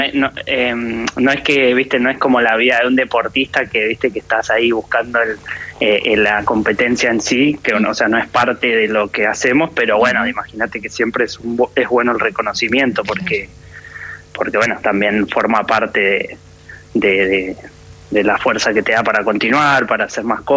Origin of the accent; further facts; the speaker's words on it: Argentina; yo soy argentino, también sí.